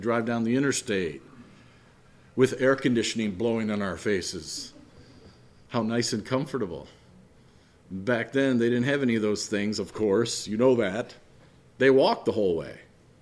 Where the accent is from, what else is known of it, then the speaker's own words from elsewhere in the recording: Chicago, Illinois, United States; No, we didn't go out on Lake Michigan, because I was from Chicago, and catch fish.